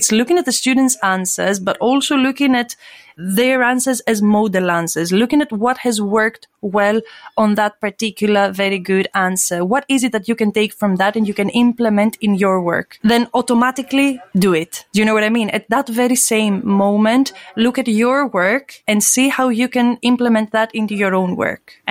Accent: Greece; accent: Greek; English is a second language; Well, to begin with, I'm Greek. You can hear my accent.

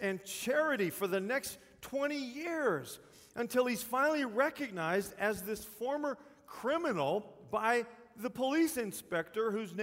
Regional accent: Texas, United States; I'm from Texas. To me, this movie's called Les Miserables.

